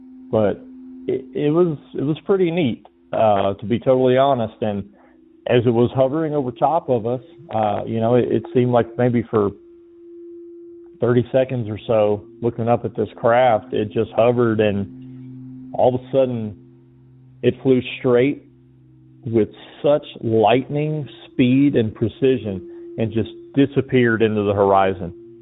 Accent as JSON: {"language": "English", "region": "Georgia", "country": "United States", "said": "I'm originally from Georgia, and I was stationed at Kadena Air Force Base in Okinawa, Japan from 2000 to 2003."}